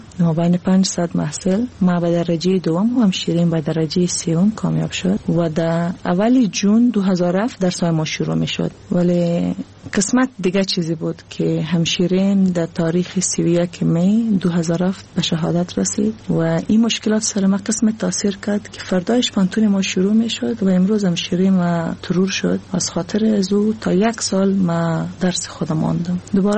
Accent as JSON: {"language": "Persian", "country": "Afghanistan", "moved": "yes", "said": "بعد از افغانستان آمدیم"}